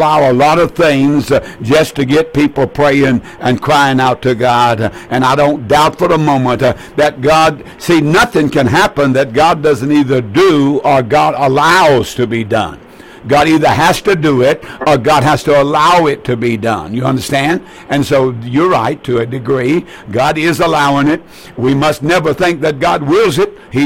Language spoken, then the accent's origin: English; United States; I'm an American. And I love being an American.